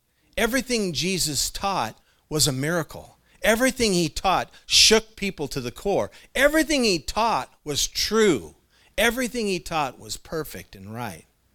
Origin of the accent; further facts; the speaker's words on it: Clatskanie, Oregon, United States; Because when I grew up in Klaskanai, I was a good kid.